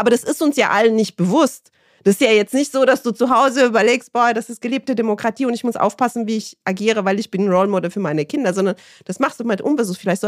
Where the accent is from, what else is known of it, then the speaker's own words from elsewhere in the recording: Romania; Ich bin ja in Rumänien groß geworden und während der Diktatur.